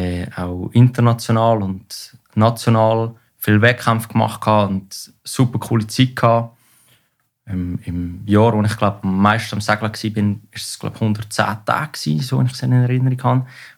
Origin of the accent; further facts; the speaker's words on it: Meggen, Lucerne, Switzerland; Ich bin in Meggen in Luzern am schönen Vierwaldstättersee aufgewachsen.